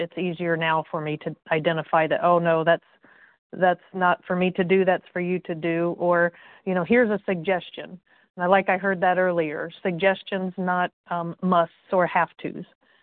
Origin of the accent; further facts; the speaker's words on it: Indiana, United States; I'm from Indiana